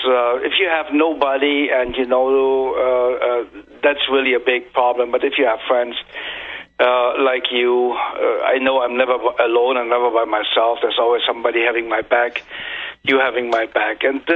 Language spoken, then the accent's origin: English; Germany; when I grew up in Germany, everything you heard in school was, you are German